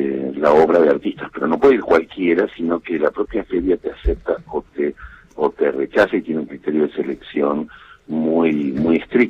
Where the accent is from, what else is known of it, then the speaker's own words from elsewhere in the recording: Argentina; somos el país de Borges, de Ginastera, de Piazzolla, de Berni